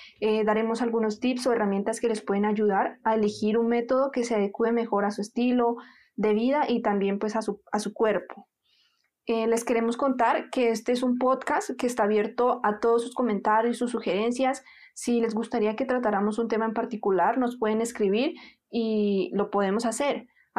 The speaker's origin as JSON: {"language": "Spanish", "town": "Bolívar", "region": "Cauca", "country": "Colombia", "tie": "born there", "said": "tengo 25 años, soy colombiana, actualmente vivo en la ciudad de Popayán, pero nací en un pueblo pequeño llamado Bolívar. Este geográficamente se localiza al sur del departamento del Cauca."}